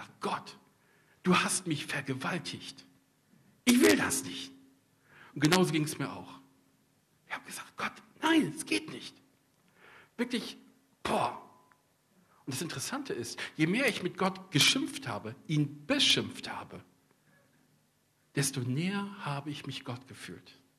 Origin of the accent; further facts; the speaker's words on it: North Rhine-Westphalia, Germany; Ich komme aus Ostwestfalen, da gibt es keine Staus.